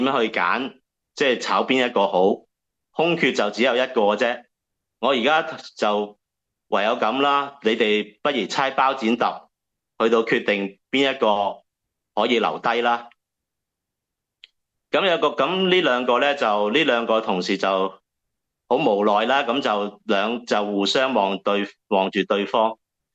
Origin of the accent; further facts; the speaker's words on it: China; 有我哋中国人都有句说话系咩？